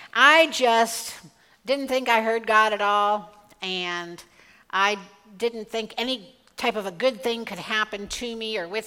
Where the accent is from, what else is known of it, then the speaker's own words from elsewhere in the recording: California, United States; We were growing up in California and attended a private school.